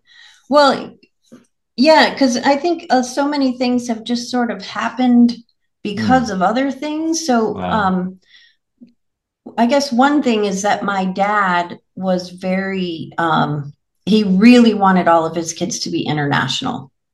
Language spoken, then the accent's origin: English; United States; accent: American; now in France; A lot of times people are trying to figure out, where are you from? Because you're living in France, but you have this American accent.